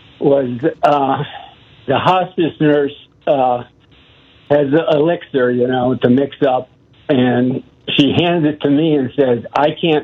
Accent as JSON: {"language": "English", "region": "Illinois", "country": "United States", "tie": "born or raised there", "said": "And I grew up in Illinois, and my dad was an avid Adlai Stevenson supporter."}